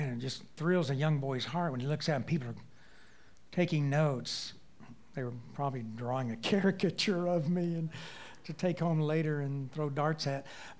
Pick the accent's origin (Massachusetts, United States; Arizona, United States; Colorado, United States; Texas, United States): Texas, United States; Wichita Falls; I grew up in Wichita Falls, Texas. My parents started a Bible church when I was 6 years old.